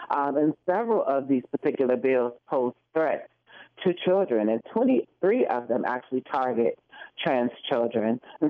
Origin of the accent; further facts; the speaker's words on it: Detroit, Michigan, United States; I was born at Hospital. I grew up on the East Side, Mack and East Lawn. You know, I went to local schools, local public schools